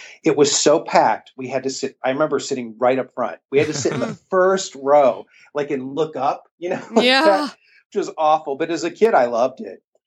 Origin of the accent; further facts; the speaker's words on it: Ohio, United States; now in Los Angeles, United States; I'm from Ohio originally, so we were always flying down to Disney World. But now that I live in Los Angeles